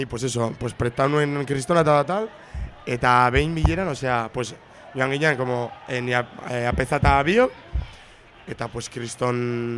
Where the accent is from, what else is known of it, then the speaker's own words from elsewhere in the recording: Ibarra, Navarre, Spain; nire Ibarra da Prepirineoa, Baldorba, eta dau oso abandonatuta